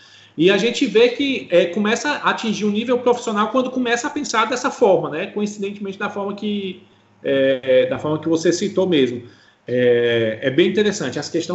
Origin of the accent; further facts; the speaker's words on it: Ceará, Brazil; Eu sou cearense, eu convivo aqui no dia a dia do Ceará